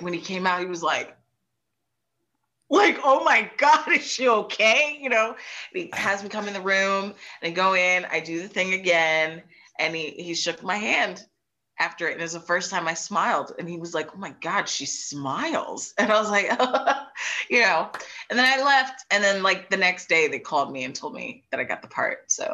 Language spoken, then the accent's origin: English; Pennsylvania, United States; I'm actually from the Philly suburbs, if you couldn't tell from how I sound.